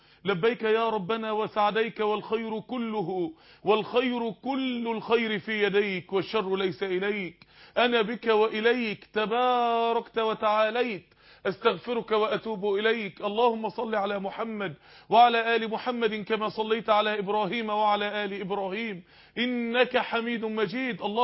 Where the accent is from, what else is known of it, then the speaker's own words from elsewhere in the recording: Egypt; المدن بتاعت بلادنا القاهره